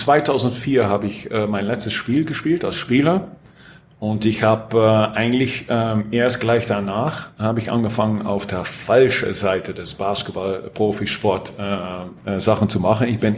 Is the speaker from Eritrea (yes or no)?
no; Netherlands; German is a second language; Ich bin Holländer, ne? Also die, den, das ist bei mir noch immer schwierig.